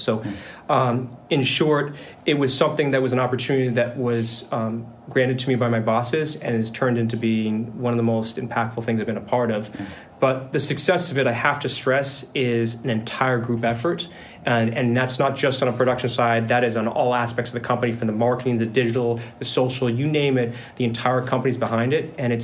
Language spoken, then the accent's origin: English; United States; But growing up in the States, born and raised in the States, my passions were always more towards the traditional American sport, specifically American football.